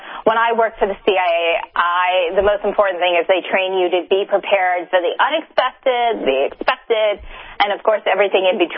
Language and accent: English; Midwest, United States; You know, growing up, when I grew up in the Midwest, we would lose electricity.